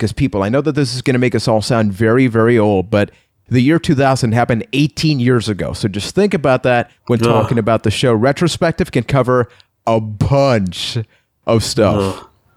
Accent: San Juan, Puerto Rico; And speaking of myself … from San Juan, Puerto Rico.

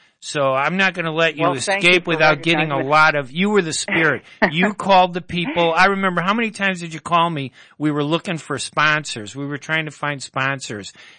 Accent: United States; born there; You know, I'm American-born. My dad wanted me to be American.

